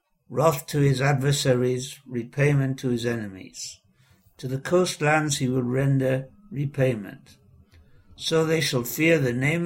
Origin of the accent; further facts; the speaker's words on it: Newcastle upon Tyne, North East England, United Kingdom; born there; I was born in Newcastle upon Tyne.